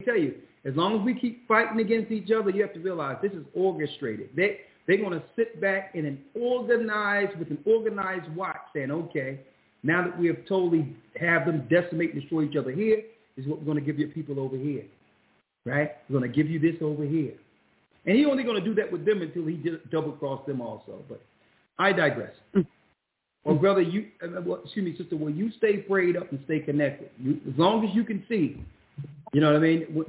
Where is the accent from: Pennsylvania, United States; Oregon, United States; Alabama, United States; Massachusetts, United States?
Pennsylvania, United States; Philadelphia; The majority of the time, I was growing up in Philadelphia, and here it is. I'm in my 50s now.